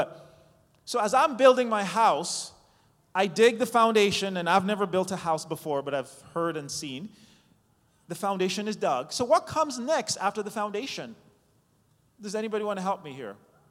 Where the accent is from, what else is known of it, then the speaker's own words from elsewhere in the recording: New York City, New York, United States; born there; Toronto, of course. I was born in New York City, actually. So I like going to New York to visit now and then